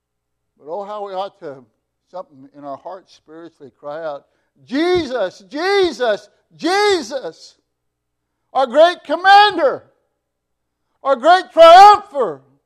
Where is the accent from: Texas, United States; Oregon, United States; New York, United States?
Oregon, United States; Fossil; I come from Podunk, Oregon, a town called Fossil, 600 people, and shielded from a lot of things